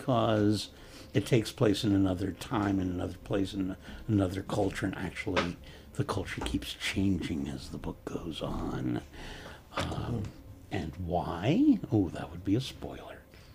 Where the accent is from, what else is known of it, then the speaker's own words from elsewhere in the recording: Queens, New York, United States; And I grew up in Queens, where there are a lot of different kinds of neighborhoods, including practically farms.